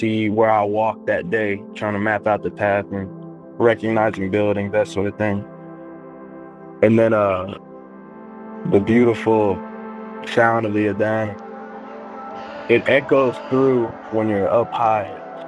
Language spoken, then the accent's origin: English; Irving, Texas, United States; I'm from Irving, Texas. My dad's from Sherman, Texas, and my mother's from Nablus, Palestine. I went to school in the United States my entire life. I was born in the United States, but I've always traveled back and forth from here to Palestine.